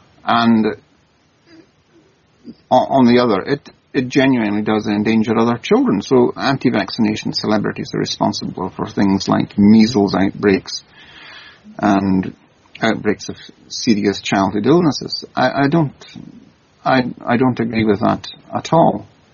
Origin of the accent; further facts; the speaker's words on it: Scotland, United Kingdom; I come from the Highlands. Well, actually, I was born on one of the islands of Scotland, the Isle of Lewis. And my parents came, my father was from Skye and my mother from Lough Carron on the west coast of Scotland.